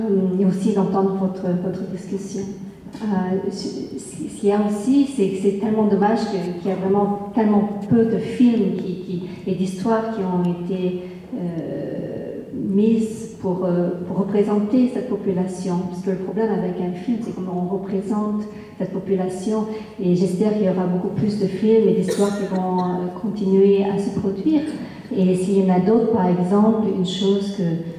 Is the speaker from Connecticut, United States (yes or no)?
no; San Francisco, California, United States; je viens de San Francisco et j'enseigne justement un peu sur ce sujet.